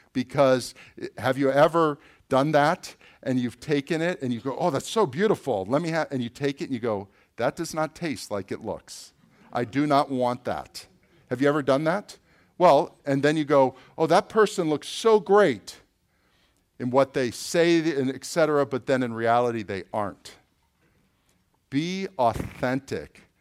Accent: Boca Raton, Florida, United States; Back in first grade, I went to school here in Boca Raton. I'm from Boca, I told you that. I grew up in Royal Palm. Okay, so I grew up on the right side of the tracks.

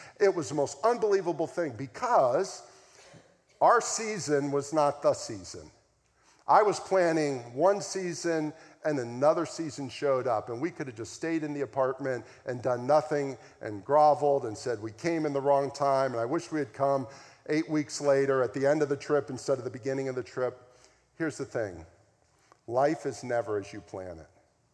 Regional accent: Florida, United States; I'm from South Florida.

